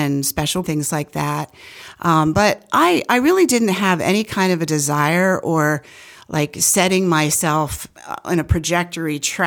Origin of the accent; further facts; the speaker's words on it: Leola, Pennsylvania, United States; also born or lived in Goodville; And grew up in Goodville. Well, I was born in Goodville and then grew up in Leola.